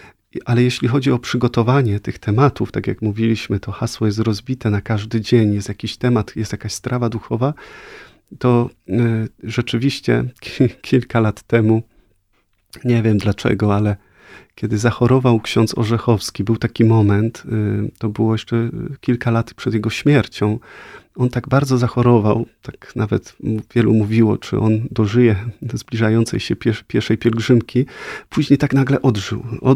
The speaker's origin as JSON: {"language": "Polish", "region": "Greater Poland Voivodeship", "country": "Poland", "said": "pochodzimy z tych samych rejonów, też jestem Wielkopolaninem"}